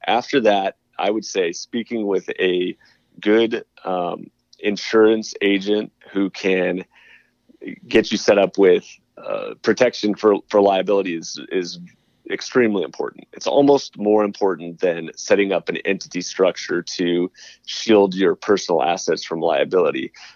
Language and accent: English; Phoenix, Arizona, United States; also born or lived in Ohio; But I grew up in Phoenix, Arizona, went to Ohio for school, started my practice out there as a 1099 contractor attorney.